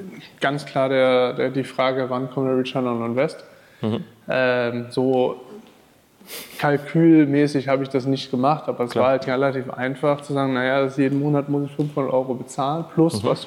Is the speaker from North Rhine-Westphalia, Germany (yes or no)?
yes; North Rhine-Westphalia, Germany; bin 37 und bin aus dem Rheinland.